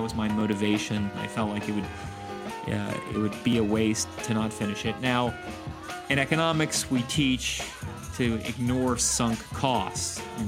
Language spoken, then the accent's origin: English; Georgia, United States; born there; also born or lived in Germany / Kansas / Texas / Virginia; And so I was born in Georgia, but lived there for a while, lived in Germany, Kansas, Texas, Virginia